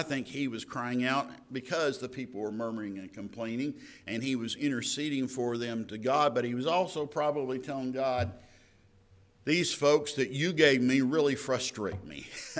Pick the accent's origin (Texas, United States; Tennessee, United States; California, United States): Texas, United States; moved away as an adult; The fact is, I came from East Texas up to this area, and I started looking for jobs as a bank teller.